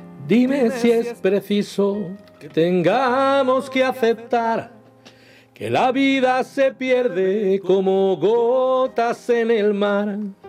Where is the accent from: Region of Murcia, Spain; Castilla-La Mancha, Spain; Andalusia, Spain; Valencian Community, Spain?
Andalusia, Spain; Sanlúcar de Barrameda; now in Barcelona, Spain; Y dijo, oye, pues sí, porque yo soy de Sanlúcar.